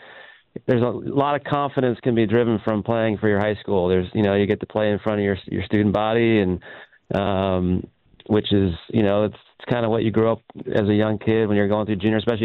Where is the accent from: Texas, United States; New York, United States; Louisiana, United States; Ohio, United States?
Texas, United States; Houston; I am from Houston, but FC Dallas is top.